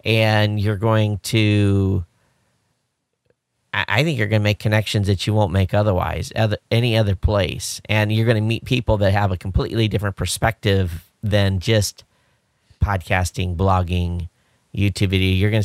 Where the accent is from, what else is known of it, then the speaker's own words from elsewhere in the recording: Hawaii, United States; but hey, I'm from Hawaii. Downtown is where people from Hawaii go.